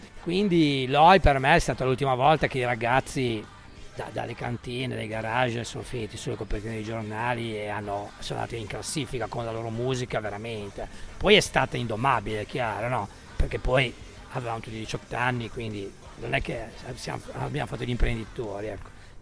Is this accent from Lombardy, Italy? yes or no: no; Savona, Liguria, Italy; siamo di Savona